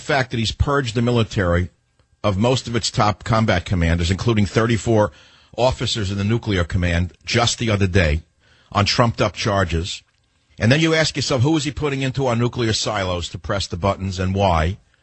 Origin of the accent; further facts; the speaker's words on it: United States; I am an American, and I have questions.